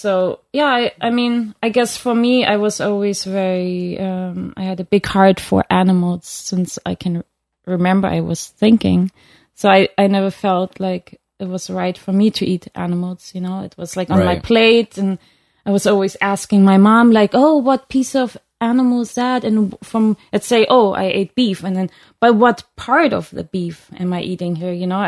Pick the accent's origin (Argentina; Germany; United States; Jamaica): Germany; Well, I grew up in Germany, so...